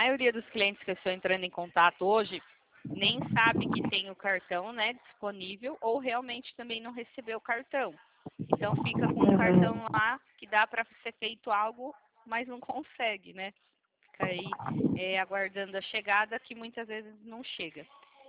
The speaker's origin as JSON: {"language": "Portuguese", "town": "Itatiba", "region": "São Paulo", "country": "Brazil", "said": "Eu sou de Itatiba, São Paulo."}